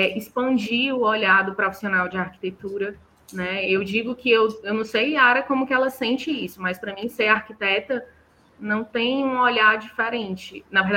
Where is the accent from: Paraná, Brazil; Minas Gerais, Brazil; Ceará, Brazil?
Ceará, Brazil; Gente, eu sou cearense, acorda.